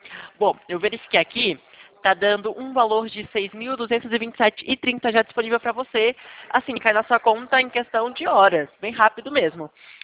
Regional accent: Maceió, Alagoas, Brazil; now in Valinhos, Brazil; Eu tô atualmente na cidade de Valinhos, no interior de São Paulo. Mas eu sou mesmo de Maceió, Alagoas.

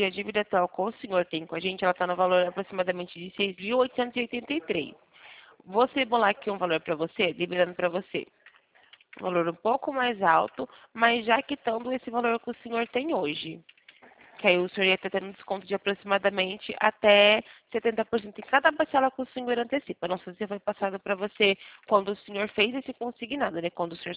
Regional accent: Sumaré, São Paulo, Brazil; Eu trabalho aqui na Santander de Sumaré. Eu sou de Sumaré.

